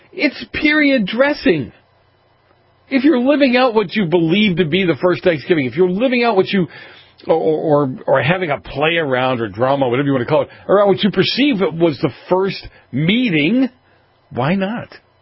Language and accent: English; Massachusetts, United States; And I grew up in Massachusetts.